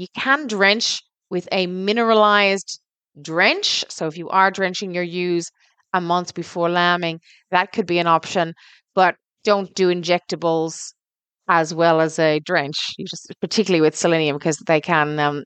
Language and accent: English; Ireland; growing up in Ireland